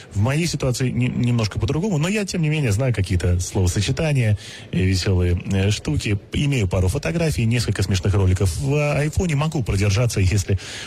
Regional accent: Saint Petersburg, Russia; Знаете, он с Урала, я из Петербурга.

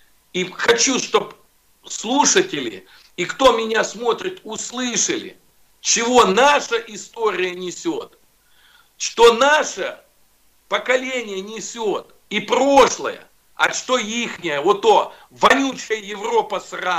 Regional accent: Ukraine; я сам украинец, живу здесь.

